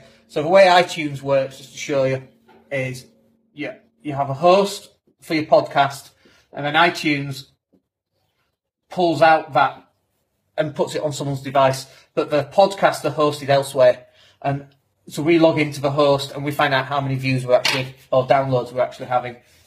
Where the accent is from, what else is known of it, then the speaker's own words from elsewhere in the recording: Leeds, Yorkshire and the Humber, United Kingdom; We just want to also build up people's awareness that we exist in Leeds, because it's my hometown and so on anyway.